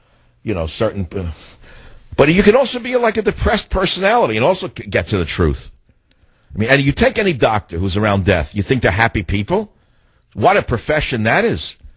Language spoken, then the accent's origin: English; Bronx, New York, United States; I know it's Van Gogh, but I had to say Van Gogh. I'm from the Bronx.